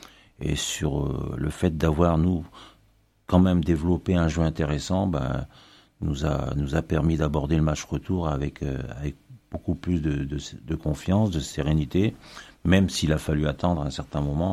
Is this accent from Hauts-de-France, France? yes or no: yes; Hauts-de-France, France; moi, je suis du nord, je suis aujourd'hui des Hauts-de-France